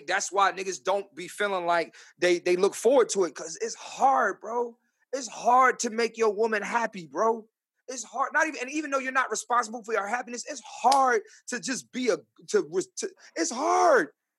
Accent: the North, United States; And that's being from up north.

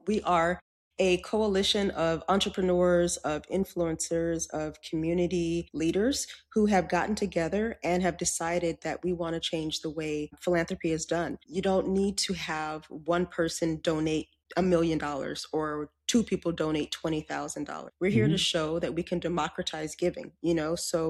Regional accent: California, United States; moved away; I was born and raised in California. I came out to Texas in 2002, and I'm an official transplant now.

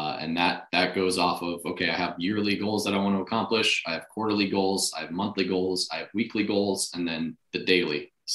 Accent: Colorado, United States; I'm originally from Colorado, and the goal is to get back to Colorado and raise a family at some point

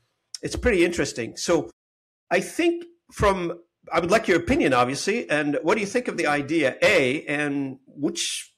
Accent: Lebanon; now in Canada; growing up in the Lebanese civil war in the 70s and the 80s and escaping that civil war and coming to Canada

